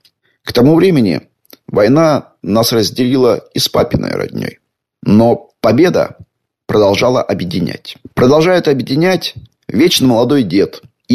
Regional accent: Donbas, Ukraine; Начиная с 2014 года на моей малой родине, Донбассе, уже вовсю полыхала война.

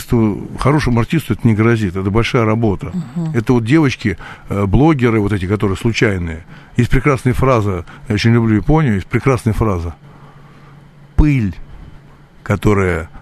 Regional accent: Moscow, Russia; я по-другому отношусь к тому, что происходит в моей стране, где я родился. Я коренной москвич, большой историей моя семья.

